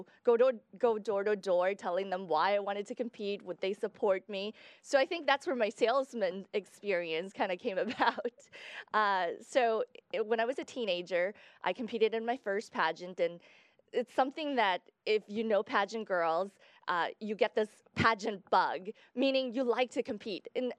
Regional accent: Guatemala; growing up in Guatemala, you know, pageantry was very big because it is part of the Latino culture. So I grew up watching Miss Universe, watching local pageants even there. And my parents are traditional Chinese people.

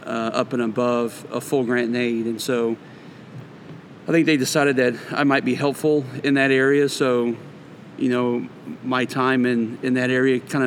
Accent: Texas, United States; also born or lived in Iowa; now in Kansas; I grew up in Texas. I lived in Texas from 72 to 82, moved there from Iowa shortly after I was born, and actually grew up a Royals fan in Texas

